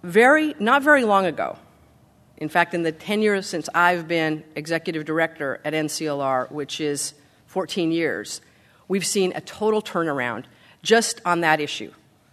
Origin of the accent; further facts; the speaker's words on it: Utah, United States; Many of you know that I grew up Mormon in Utah.